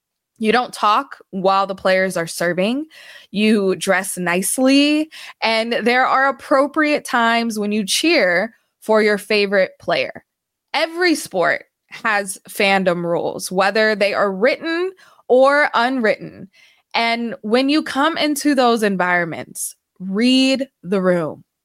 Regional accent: Sacramento, California, United States; Like I've said, I grew up in Sacramento, and our city was a majority stop in the Olympic trials and major track meets throughout the track season back then.

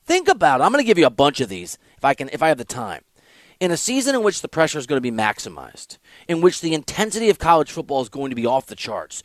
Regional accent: Midwest, United States; I keep bringing up Nebraska because I'm from the Midwest.

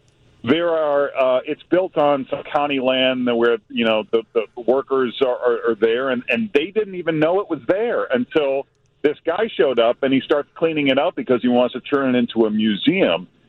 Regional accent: Lynn, Massachusetts, United States; Next week I return to my hometown of Lynn, Massachusetts, which is next to Salem.

